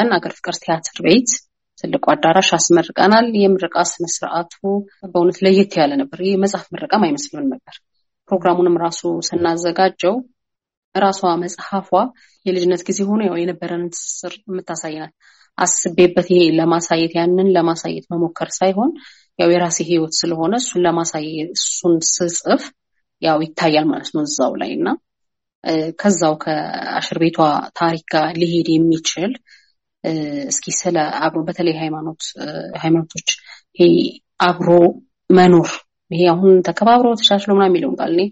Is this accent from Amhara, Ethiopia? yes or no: yes; Debre Birhan, Amhara, Ethiopia; እኔ ደብረብርሃን ተወልጄ ነው ያደግኩት። የመጀመሪያ ድረስ ከሃይ ስኩል ደብረብርሃን ነው ያጠናቀቅኩት።